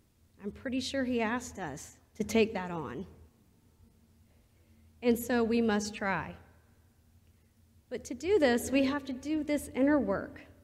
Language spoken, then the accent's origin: English; the South, United States; let go of some of the good Southern Christian girl deeply embedded in me, even though I was raised in the Episcopal Church.